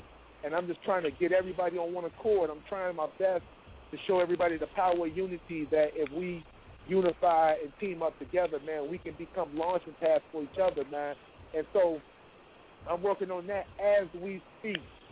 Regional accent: Chicago, Illinois, United States; from Chicago.

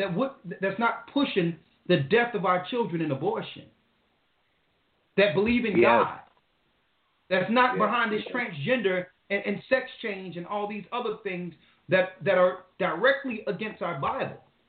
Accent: Philadelphia, Pennsylvania, United States; since I was a baby growing up in North Philadelphia, I don't know a time where there was a Republican in charge of the black community.

